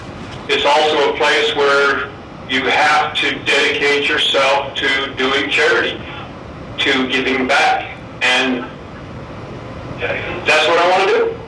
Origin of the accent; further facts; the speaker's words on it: Arizona, United States; I grew up in Yavapai County